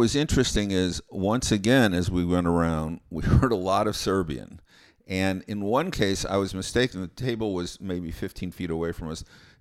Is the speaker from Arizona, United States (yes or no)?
yes; Arizona, United States; when they said, "Where are you from?" And I said, "Arizona,"